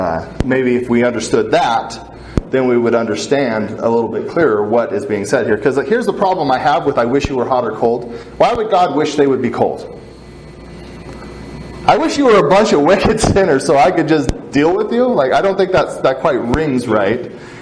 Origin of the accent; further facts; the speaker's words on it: Washington, United States; I grew up near Mount Rainier, and there's this lake called